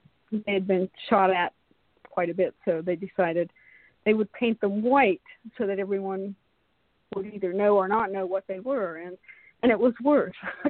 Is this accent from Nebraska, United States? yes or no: no; Zanesville, Ohio, United States; also born or lived in Cleveland, United States / Bangkok, Thailand; I was born in Cleveland, Ohio, and I was taken with my parents. They took me to Zanesville, Ohio, and I've been in and out of there